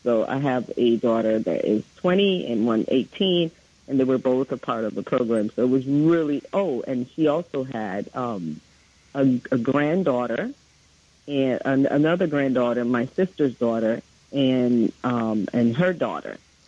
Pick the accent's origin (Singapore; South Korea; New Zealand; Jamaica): Jamaica; I was born in Jamaica. I was a little girl in Jamaica, and dance came to my school in first grade.